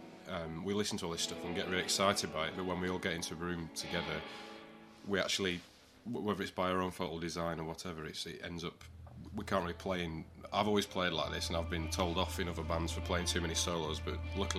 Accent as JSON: {"language": "English", "region": "North West England", "country": "United Kingdom", "lives_now": "Yorkshire, United Kingdom", "said": "I'm a bit of a turncoat because I'm from Lancashire originally, and I've defected over the border"}